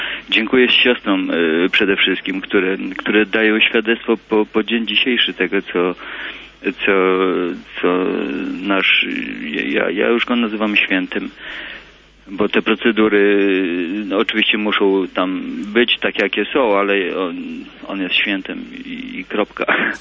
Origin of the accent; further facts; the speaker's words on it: southern Poland, Poland; moved away; Ja pochodzę z południa Polski